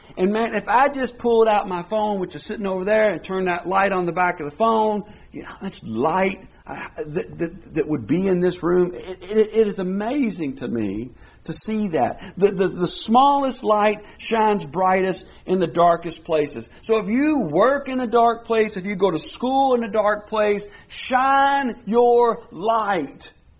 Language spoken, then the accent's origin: English; Kentucky, United States; Look, I grew up, like I said, I grew up in Kentucky.